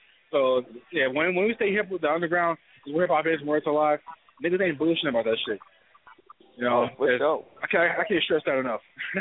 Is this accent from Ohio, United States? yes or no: yes; Ohio, United States; I'm from Ohio originally, so I believe you, man.